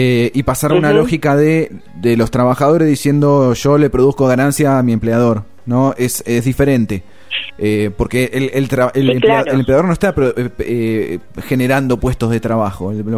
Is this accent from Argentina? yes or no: yes; San Clemente, Buenos Aires Province, Argentina; porque somos de San Clemente, pero si nos escuchan desde otra localidad